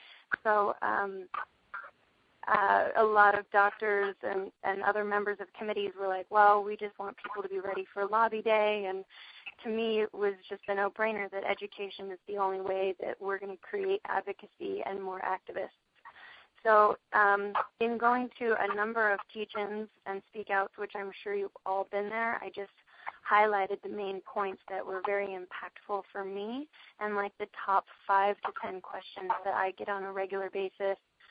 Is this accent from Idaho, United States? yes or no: yes; Boise, Idaho, United States; like when I go to my hometown of Boise, Idaho